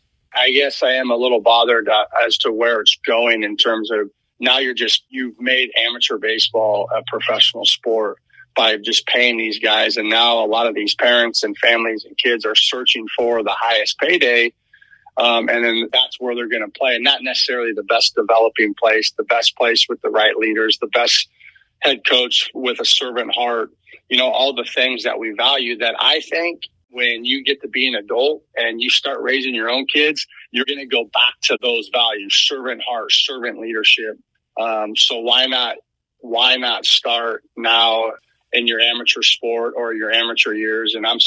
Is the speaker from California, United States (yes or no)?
yes; Long Beach, California, United States; I ended up being a senior transfer from Texas Tech to Long Beach State back to my hometown.